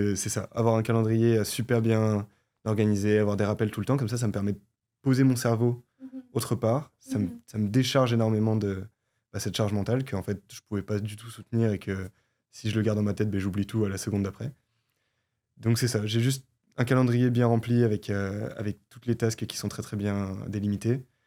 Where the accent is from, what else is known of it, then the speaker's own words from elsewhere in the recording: France; Moi, je viens de la France.